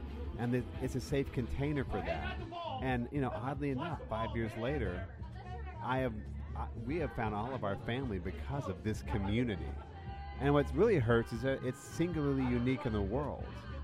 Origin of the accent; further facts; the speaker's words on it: Texas, United States; I'm originally from Texas, and that's hence the name.